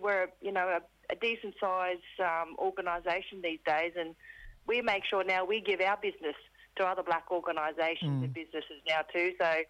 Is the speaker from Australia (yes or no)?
yes; Rockhampton, Queensland, Australia; back in my hometown of Rockhampton and even north and Townsville and maybe Cairns as